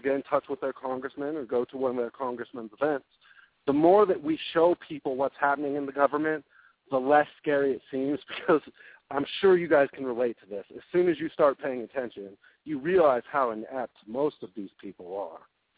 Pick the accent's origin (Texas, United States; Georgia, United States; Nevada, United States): Nevada, United States; I started right there in my home state with Harry Reid.